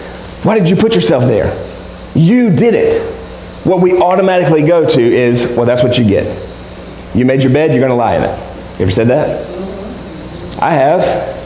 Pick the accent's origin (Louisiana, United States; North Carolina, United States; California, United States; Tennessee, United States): North Carolina, United States; Like, I'm from North Carolina. They have a lot of hog farms in North Carolina.